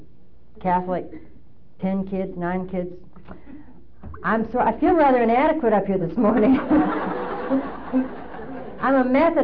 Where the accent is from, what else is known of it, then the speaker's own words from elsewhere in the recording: Canada; born there; I was born in Canada. A lot of you will have trouble with my accent. They really don't know where I'm from because I say house and out and about. And then I say y'all.